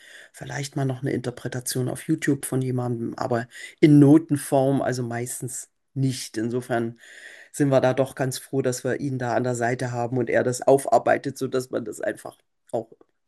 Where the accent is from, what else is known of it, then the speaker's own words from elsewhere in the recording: Leipzig, Saxony, Germany; Ich komme ja auch aus Leipzig